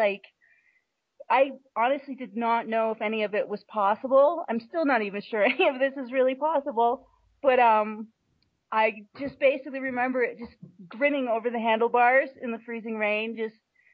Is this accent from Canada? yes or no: yes; Canada; now in Alaska, United States; I was like, wow, I'm from Canada, but I'd been living in Alaska, and I really just didn't want to be that far north anymore.